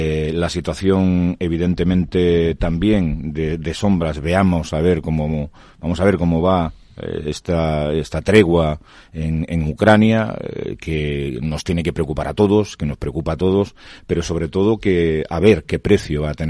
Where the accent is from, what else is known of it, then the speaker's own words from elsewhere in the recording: Galicia, Spain; Pues a mí me gusta la lluvia. Entonces, como buen gallego...